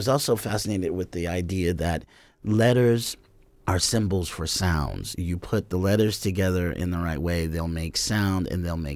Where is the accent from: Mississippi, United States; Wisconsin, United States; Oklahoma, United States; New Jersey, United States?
Oklahoma, United States; Enid; But I fell in love with language growing up in Enid, being the youngest of 6 children.